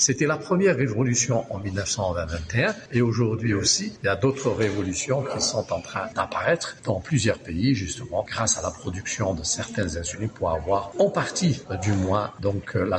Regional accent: Algeria; je suis fier en tant qu'Algérien, comme tout les autres Algériens

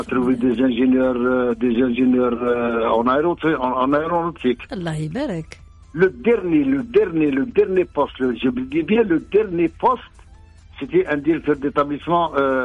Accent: Guadeloupe, France; parce que je suis de la Guadeloupe

